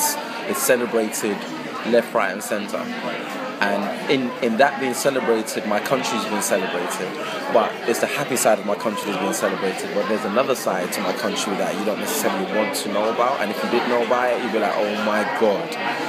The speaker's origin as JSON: {"language": "English", "region": "England", "country": "United Kingdom", "tie": "born or raised there", "also_born_or_lived": "Nigeria", "said": "the narratives of me growing up in England, growing up in Nigeria, also the experiences between the two."}